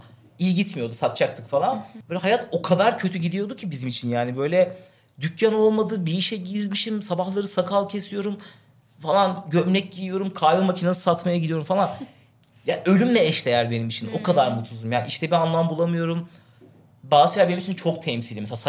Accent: Denizli, Turkey; Ben Denizli'de doğdum büyüdüm. Eskişehirliyim sonra taşındım.

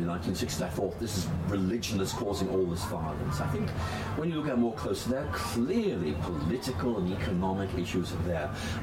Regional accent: Northern Ireland, United Kingdom; I grew up in Northern Ireland, and in Northern Ireland, back in the 1960s, we had religious violence.

